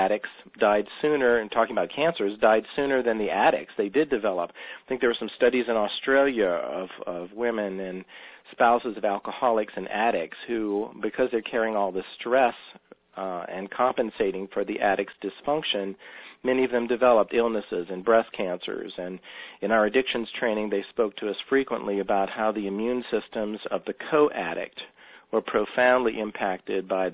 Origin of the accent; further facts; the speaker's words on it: Louisiana, United States; even in my family, I'm from Louisiana, my mother was quite an empathic person.